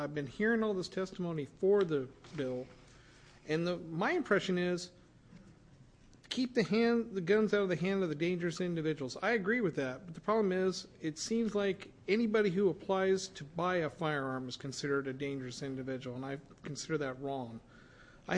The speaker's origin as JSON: {"language": "English", "town": "Gresham", "region": "Oregon", "country": "United States", "said": "I hail from Gresham"}